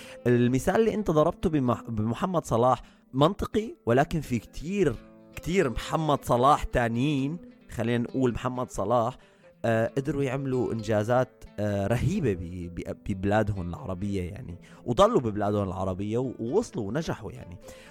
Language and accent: Arabic; Syria; now in Germany; وأنا شخص كنت بسوريا بمدينتي كنت أشتغل بمجال الإلكتروني، بمجال بيع وصيانة الأجهزة المحمولة والحواسب